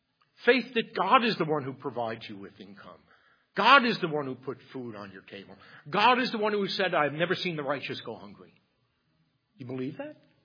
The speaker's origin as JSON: {"language": "English", "town": "Bronx", "region": "New York", "country": "United States", "tie": "born or raised there", "said": "You know, I grew up in the Bronx."}